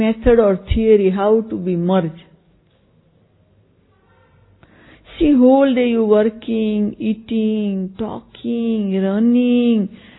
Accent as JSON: {"language": "English", "country": "India", "moved": "yes", "lives_now": "Nairobi, Kenya", "said": "I came from India before 43 years ago. Because I love Africa and I love Kenya, so I made big office in Kenya."}